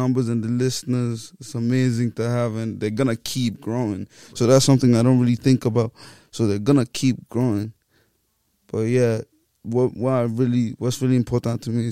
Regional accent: Abuja, Federal Capital Territory, Nigeria; And YP also is from Abuja, I'm from Abuja, and, like, Abuja doesn't … as well, like, Abuja usually isn't in the picture.

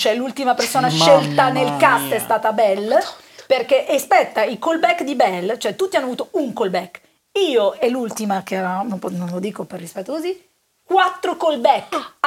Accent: Milan, Lombardy, Italy; Dico: ma io non so parlare napoletano. Io sono milanese.

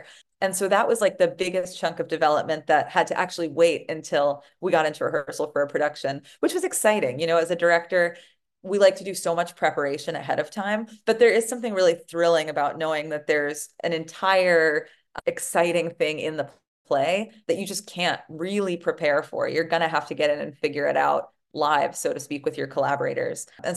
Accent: New York City, New York, United States; Well, I grew up experiencing a lot of musical theater. I'm from New York City. My family went to the theater a lot, and I saw a lot of musicals as a kid.

